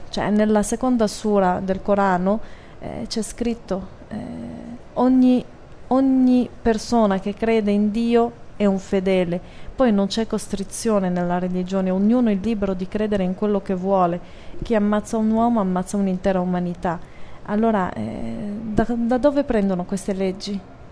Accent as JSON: {"language": "Italian", "country": "Morocco", "said": "io parlo in quanto marocchina, io lo ritengo un paese moderato"}